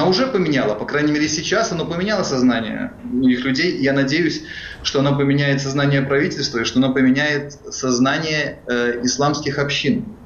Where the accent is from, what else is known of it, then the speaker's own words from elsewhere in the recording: Russia; moved away as an adult; now in France; Ну, потому что я сознательно, я эмигрировал из России сознательно.